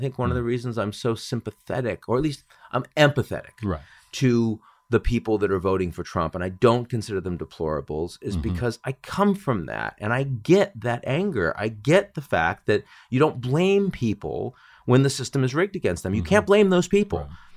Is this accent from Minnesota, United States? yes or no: no; Chelsea, Massachusetts, United States; And I was raised in Boston where her family was. So there was a support mechanism. So the projects in Chelsea, just outside